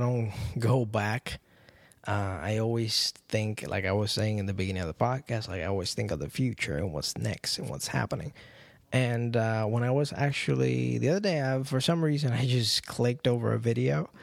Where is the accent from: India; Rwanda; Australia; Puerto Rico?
Puerto Rico; reggaeton, which was the thing I grew up with in Puerto Rico